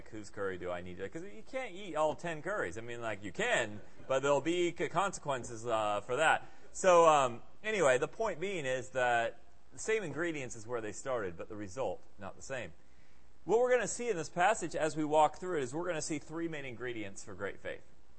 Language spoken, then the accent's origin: English; Senegal; back when I was at MK growing up in Senegal